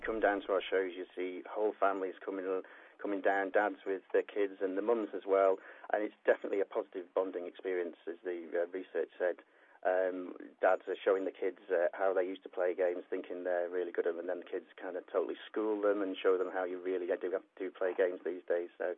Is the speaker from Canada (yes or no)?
no; Blackpool, North West England, United Kingdom; I grew up in Blackpool, so seaside arcades were pretty much where I spent most of my childhood